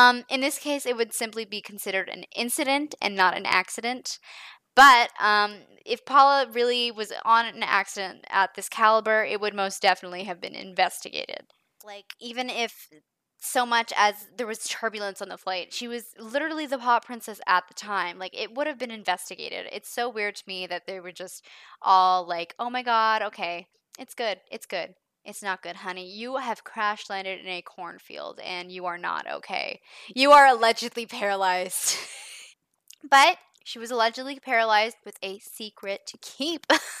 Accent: Canada; I am a Canadian.

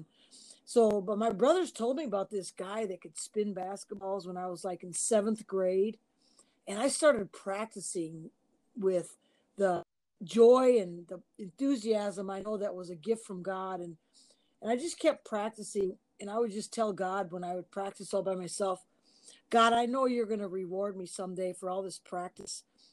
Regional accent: Elkton, South Dakota, United States; I'm from Elkton, South Dakota. I grew up in South Dakota, went to South Dakota State University

